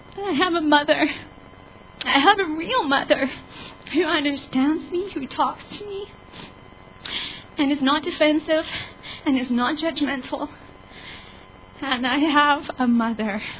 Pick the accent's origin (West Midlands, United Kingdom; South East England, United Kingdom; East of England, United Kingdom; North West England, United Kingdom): West Midlands, United Kingdom; Birmingham; born there; I was born in Birmingham, England, to a young, inactive mother of two